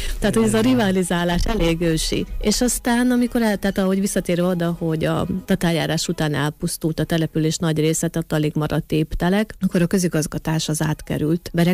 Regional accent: Sárosoroszi, Zakarpattia Oblast, Ukraine; Hát így alakult, hogy sem a szülőfalumnak, Sárosoroszinak, sem Nagybereknek nincs

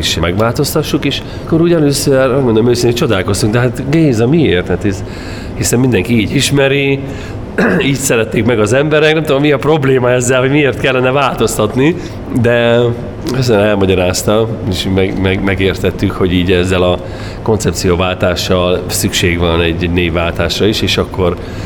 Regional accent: Encs, Borsod-Abaúj-Zemplén, Hungary; also born or lived in Italy; Szóval eltöltöttünk 3 évet Olaszországba, egy testvérvárosa lett, nem Encsnek a szülővárosunknak, hanem Szikszónak.

